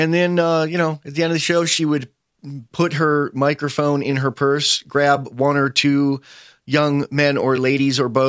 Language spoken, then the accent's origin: English; New York, United States; It was, I grew up in Jamestown. I grew up in upstate New York and went to college in Jamestown, New York, which is upstate New York.